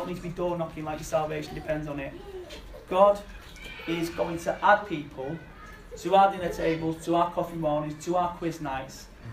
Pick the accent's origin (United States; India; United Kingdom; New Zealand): United Kingdom; Salford, North West England; And part of that is through growing up in Salford, you just got to look mean or people will bully you.